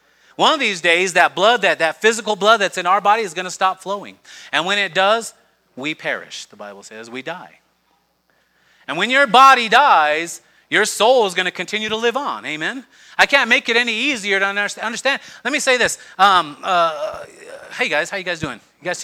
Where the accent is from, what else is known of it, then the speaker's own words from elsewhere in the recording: Aztec, New Mexico, United States; He and I grew up in Aztec, amen.